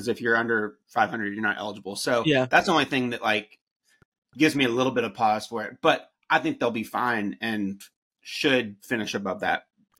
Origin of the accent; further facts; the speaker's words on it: Danville, Kentucky, United States; Shout out Danville, Kentucky. he's from my hometown for context, Stephen.